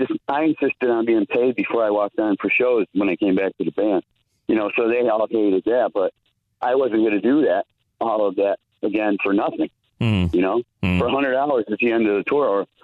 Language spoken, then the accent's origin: English; Blue Island, Illinois, United States; I never dreamt that there, you know, that I was a kid from Blue Island.